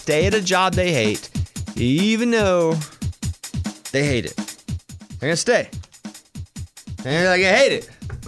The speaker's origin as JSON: {"language": "English", "country": "United States", "said": "I'm normal American. I don't want the political stuff."}